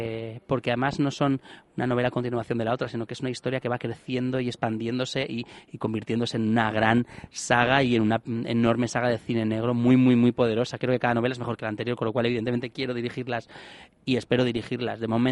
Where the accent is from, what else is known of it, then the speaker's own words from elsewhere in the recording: Navarre, Spain; Yo como navarro, encontrar una historia ambientada en el lugar en el que nací